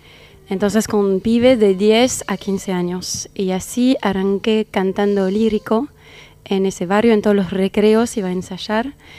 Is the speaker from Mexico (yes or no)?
no; France; Así que soy francesa, sí.